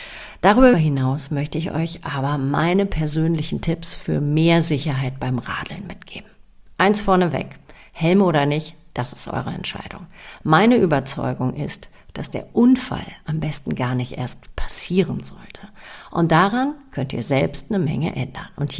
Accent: Northern Germany, Germany; Ich bin als Kind im Norden aufgewachsen, das wisst ihr vielleicht, mit ganz vielen Fahrradwegen und anderen Gleichgesinnten auf der Straße.

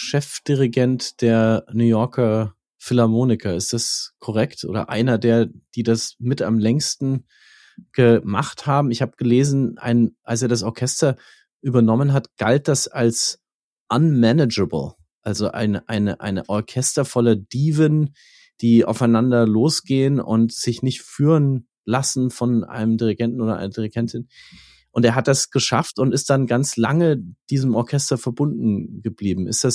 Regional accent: Nuremberg, Bavaria, Germany; also ich bin in Nürnberg aufgewachsen

